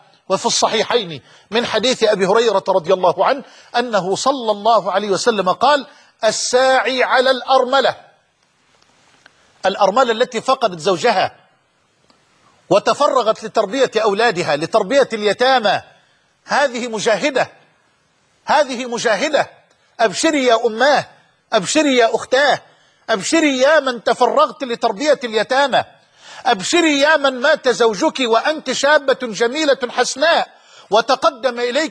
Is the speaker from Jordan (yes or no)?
no; Egypt; وأسأله أن ينزل على بلدنا مصر من رحماته وبركاته